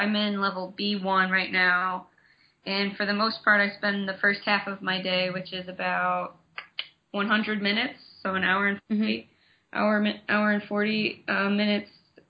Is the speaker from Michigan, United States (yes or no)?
no; Chicago, Illinois, United States; So I am from Chicago, and in high school took about 3 years of Spanish classes